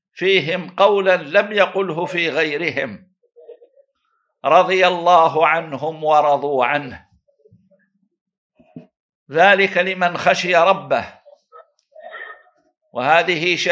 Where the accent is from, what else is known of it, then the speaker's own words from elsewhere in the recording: Guellal, Sétif Province, Algeria; إخواني وأبنائي وأحبتي من مدينتي قلال بسطيف ووهران